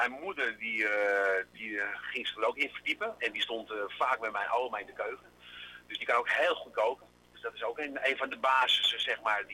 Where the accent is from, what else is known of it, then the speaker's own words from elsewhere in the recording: Amsterdam, North Holland, Netherlands; born there; accent: Amsterdam; Nou ja, ik ben op de Albert Kuip geboren, dus niet zo gek ver bij ons huidige restaurant vandaan. Maar mijn vader van Griekse afkomst, mijn moeder Nederlands.